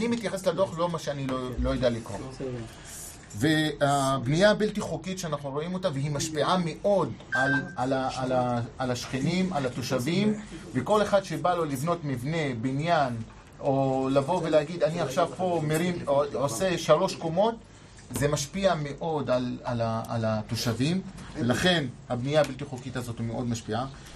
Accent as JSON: {"language": "Hebrew", "town": "Herzliya", "region": "Tel Aviv District", "country": "Israel", "said": "אני מדגיע מהרצליה."}